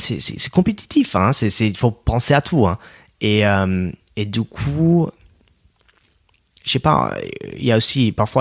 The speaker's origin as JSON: {"language": "French", "country": "United States", "second_language": "French", "said": "Parce que dès que je dis que je suis américain."}